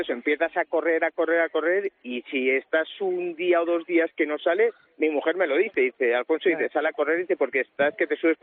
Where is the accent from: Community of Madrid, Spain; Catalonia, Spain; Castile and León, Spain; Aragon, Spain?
Castile and León, Spain; Burgos; hace 2 años estuve corriendo la de Burgos, porque yo soy de Burgos